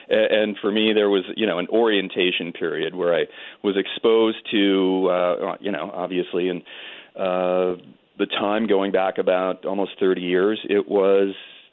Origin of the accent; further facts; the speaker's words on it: Massachusetts, United States; I grew up not far from where I am right this minute. I'm in a small city north of Boston, and I grew up in a small, nice community